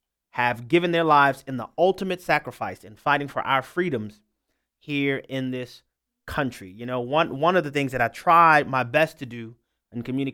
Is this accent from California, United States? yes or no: no; Louisiana, United States; I will be there participating with my brethren from my home state.